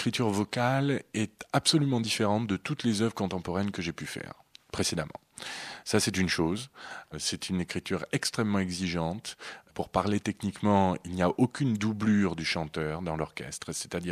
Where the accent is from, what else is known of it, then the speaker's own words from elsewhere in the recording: France; ils me le demandent d'autant plus qu'ils savent que je suis français, voilà.